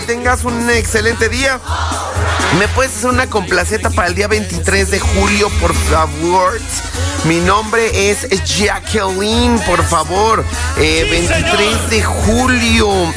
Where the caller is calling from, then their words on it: Naucalpan, State of Mexico, Mexico; de Naucalpan.